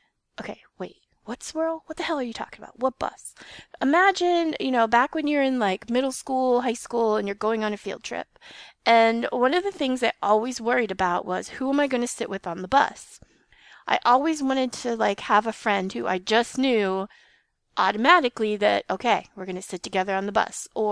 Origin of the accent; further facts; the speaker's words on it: East Coast, United States; I was born on the East Coast, lived for 10 years in a city, then my parents moved me to the country, and that was pretty terrible. I grew up in the middle of nowhere